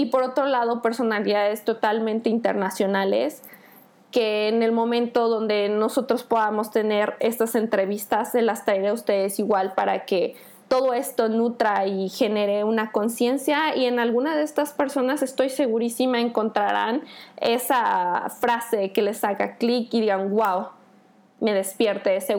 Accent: Mexico; Yo soy mexicana, hoy me encuentro en México

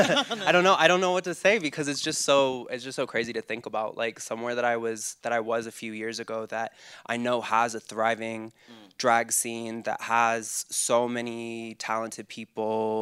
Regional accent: Florida, United States; I'm from Florida.

